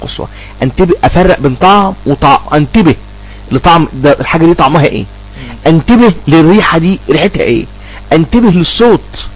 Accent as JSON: {"language": "Arabic", "region": "Upper Egypt", "country": "Egypt", "said": "ما كانش في فتره سابقه ما كانش منتشر عندنا مثلا محلات بتبيع سندوتشات همبرجر وبيتزا، وما كانش منتشر عندنا في الصعيد. دلوقتي منتشر الحمد لله."}